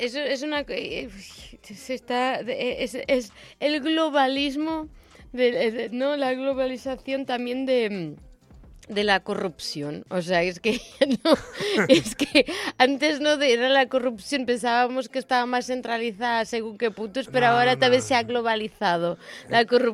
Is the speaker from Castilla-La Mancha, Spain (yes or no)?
no; Valencia, Valencian Community, Spain; la gente cuando yo digo, por ejemplo, que soy de Nazaret, de esta zona